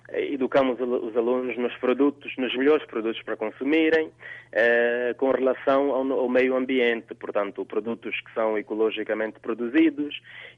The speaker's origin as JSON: {"language": "Portuguese", "country": "Angola", "also_born_or_lived": "Namibia", "moved": "yes", "lives_now": "Norway", "said": "Portanto, eu saí de Angola em 1993, nunca quis sair de Angola, mas portanto o motivo foi a guerra que se fez sentir depois das eleições em 1993 e portanto fui para a Namíbia"}